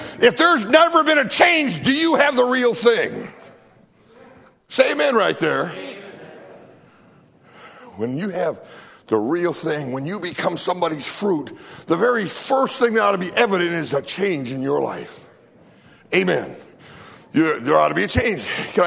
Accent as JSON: {"language": "English", "country": "United States", "said": "I love America. I'm glad I'm an American."}